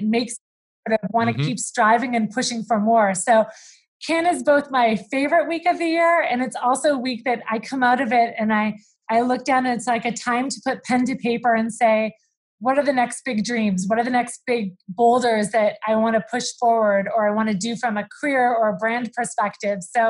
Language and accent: English; Canada; I remember, you know, growing up in Canada, I'm really outdoorsy. I love hiking and canoeing and swimming in lakes and all that kind of true Canadiana stuff.